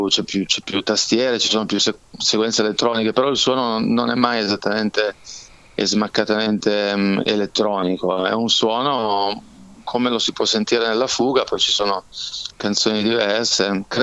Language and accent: Italian; Piedmont, Italy; in zone di montagna nostre, qui dalle nostre parti, esatto, in provincia di Cuneo